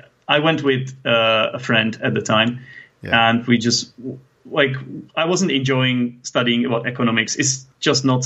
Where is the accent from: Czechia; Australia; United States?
Czechia; first language Czech; English is a second language; we were just talking about English in Czech, which is my native language